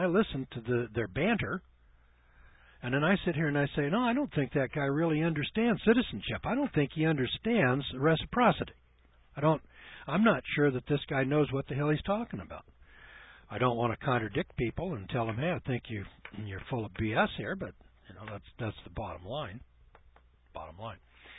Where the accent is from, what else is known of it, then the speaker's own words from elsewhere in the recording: California, United States; born there; now in Missouri, United States; I was born in California, and I'm living in Missouri.